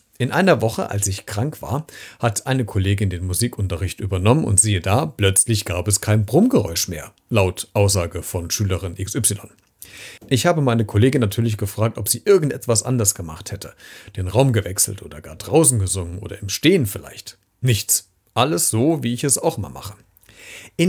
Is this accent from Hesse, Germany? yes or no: yes; Hesse, Germany; accent: Hessian; Mein hessischer Dialekt war zu stark